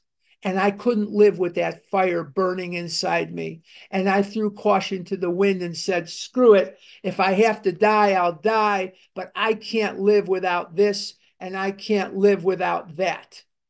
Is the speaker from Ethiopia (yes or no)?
no; Chicago, Illinois, United States; And when I was a little boy, I grew up in Chicago.